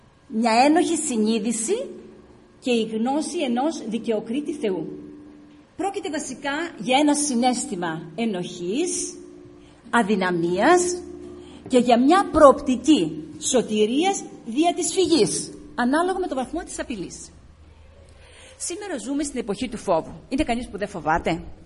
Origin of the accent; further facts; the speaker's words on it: Alexandroupoli, Eastern Macedonia and Thrace, Greece; now in Athens, Greece; Μένω στην Αθήνα, αλλά κατάγομαι από την Αγνάντη Αλεξανδρουπόλεως. Είμαι βορειοελλαδίτισσα.